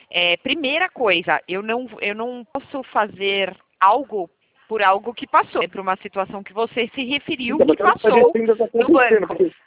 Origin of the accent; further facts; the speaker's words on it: São Paulo, Brazil; eu sou de São Paulo, mas eu faço atuação a nível Brasil.